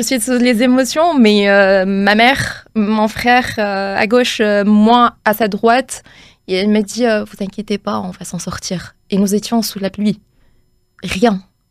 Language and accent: French; Tunisia; je suis de nationalité, je suis arabe. Tout d'abord, je suis venue de North Africa, de l'Afrique du Nord, bien plus précisément, c'est la Tunisie. Donc, j'ai des racines italiennes. J'ai été éduquée par des Français.